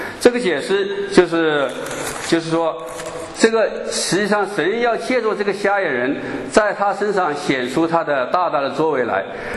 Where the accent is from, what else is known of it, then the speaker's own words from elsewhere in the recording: China; 我们都是从大部分都是从国内来的，就是大陆来的。那我们在那边接受的教育就是唯物主义。